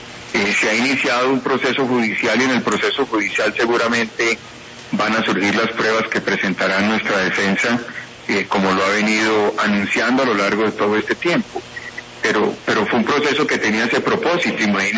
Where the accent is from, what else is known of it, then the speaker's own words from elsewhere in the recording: Colombia; Yo como colombiano